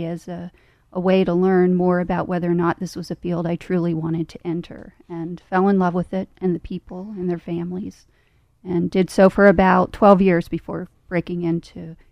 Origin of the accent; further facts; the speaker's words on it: Pennsylvania, United States; Yeah, I'm Center County, born, bred, been here all my life in Center County.